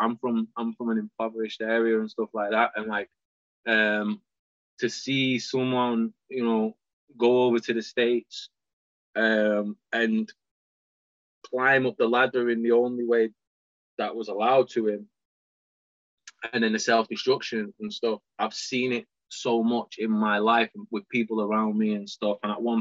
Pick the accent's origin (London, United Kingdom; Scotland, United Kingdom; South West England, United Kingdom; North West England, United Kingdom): North West England, United Kingdom; Manchester; No, I'm from Manchester.